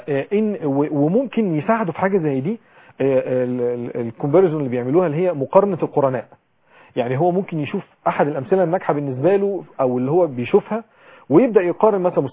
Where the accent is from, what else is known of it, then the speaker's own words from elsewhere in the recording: Egypt; لان احنا عندنا في مصر طبعا الشركات بتحب اللي عندهم تقدير كتير